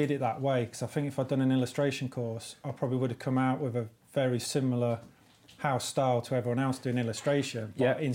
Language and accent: English; England, United Kingdom; born or raised there; also born or lived in Lilongwe, Malawi